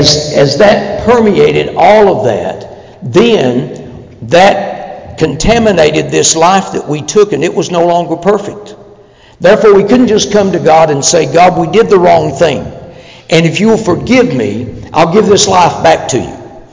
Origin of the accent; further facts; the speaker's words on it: Kentucky, United States; I grew up in East Kentucky, and my parents were not Christians, and truthfully, most of the churches in our region were just